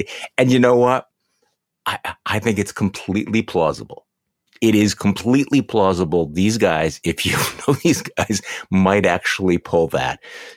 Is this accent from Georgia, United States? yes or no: no; Edmonds, Washington, United States; Actually, I grew up in Edmonds and right on Puget Sound.